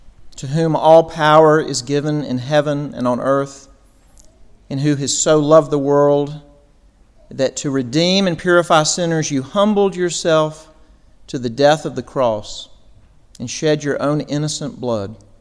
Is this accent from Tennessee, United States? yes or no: no; Mississippi, United States; I'm from Mississippi, so worse things may happen before this is over with.